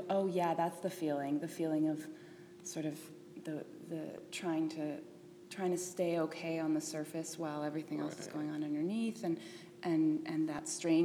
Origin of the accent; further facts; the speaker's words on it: Winnipeg, Manitoba, Canada; also born or lived in Ontario; now in Edmonton, Canada; I come from Winnipeg most recently. I guess I was born in Ontario and grew up first half of my life there, and then second half of my life in Winnipeg, and now the third half of my life is in Edmonton. And I came here 2 years ago to start school